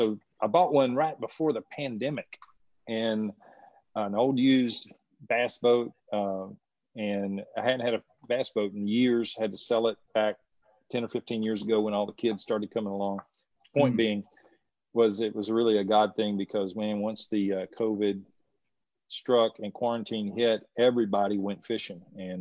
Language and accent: English; Florida, United States; I grew up bass fishing. I grew up in Northwest Florida, which at the time was kind of the capital of bass fishing in the world.